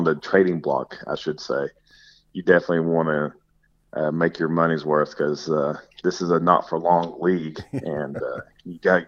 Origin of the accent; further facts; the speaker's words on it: Tennessee, United States; No, well, I'm originally from Tennessee, and we don't have a state income tax as well.